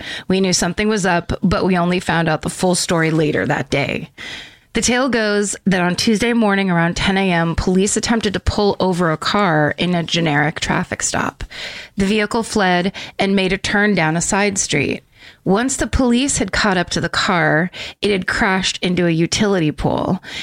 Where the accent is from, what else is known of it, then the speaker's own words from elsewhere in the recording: Patchogue, New York, United States; my hometown of Patchogue, New York, on Long Island.